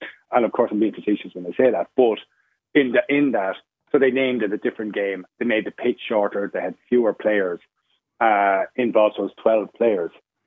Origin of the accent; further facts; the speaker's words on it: Offaly, Ireland; so I'm from Offaly, and it will only ever be a hurl. And I've only ever called it a hurl.